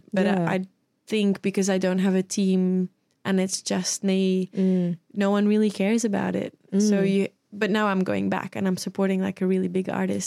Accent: Belgium; moved away as an adult; now in Australia; hey, I'm from Belgium, but I moved to Australia.

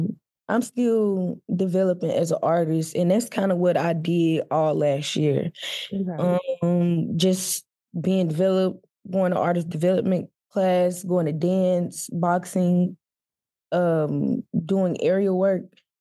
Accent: Forrest City, Arkansas, United States; Well, I am from a small town. It's called Four City, Arkansas. It's like an hour away from Memphis.

